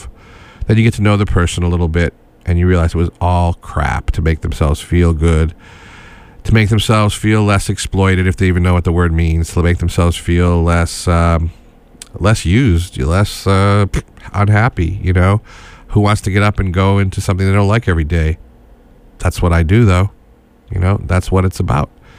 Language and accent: English; Schenectady, New York, United States; It resonated with my own experience of other working class people I grew up with in Schenectady, New York, and around there.